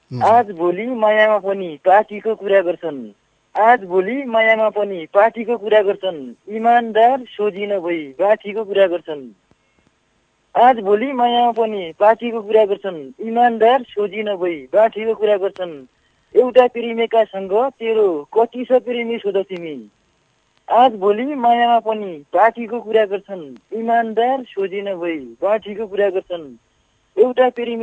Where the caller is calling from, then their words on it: Darchula, Sudurpashchim Province, Nepal; म सुन्दर सुदूरपश्चिम सुदूरपश्चिमको दार्चुलादेखि